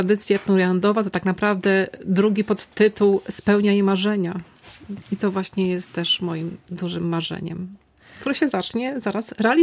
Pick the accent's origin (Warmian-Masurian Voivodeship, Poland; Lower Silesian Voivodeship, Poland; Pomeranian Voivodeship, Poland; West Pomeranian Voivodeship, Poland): Warmian-Masurian Voivodeship, Poland; Braniewo; jestem z Braniewa, bo wtedy akurat tam się urodziłam, tam jest mój dom rodzinny